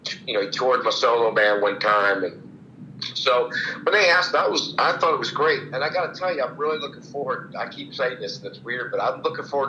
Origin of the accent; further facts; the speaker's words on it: Ohio, United States; because I'm from Ohio, so I'm only going to be driving a couple hours home.